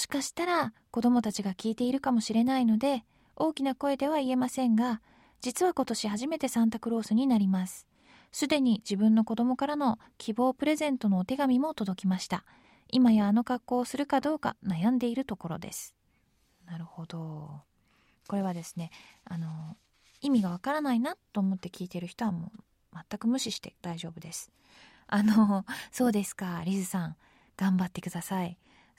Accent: Tokyo, Japan; まあ私は東京っ子なので、あんまり家にないものだったんですけれども

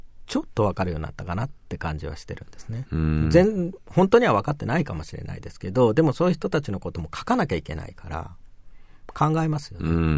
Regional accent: Tokyo, Japan; 僕は東京の山手に育って

